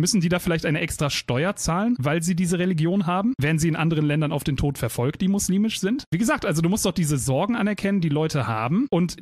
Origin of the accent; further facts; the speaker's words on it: Germany; born there; ich bin auch in Deutschland geboren, Bruder, aber ich weiß trotzdem, wie der Islam funktioniert.